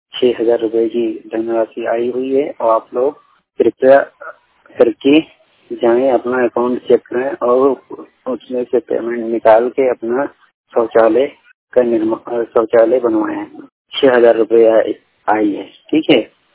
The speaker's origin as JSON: {"language": "Hindi", "town": "Barabanki", "region": "Uttar Pradesh", "country": "India", "said": "मैं उत्तर प्रदेश जिला बाराबंकी का रहने वाला हूँ।"}